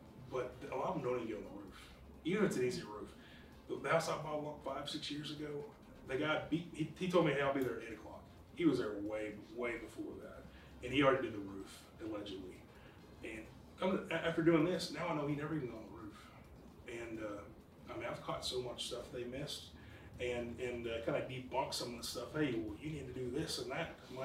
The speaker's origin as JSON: {"language": "English", "town": "Winrose", "region": "Texas", "country": "United States", "tie": "born or raised there", "said": "Yeah, my wife grew up in Granbury. Our whole life, and I grew up in Winrose, and we live in like south of Alito"}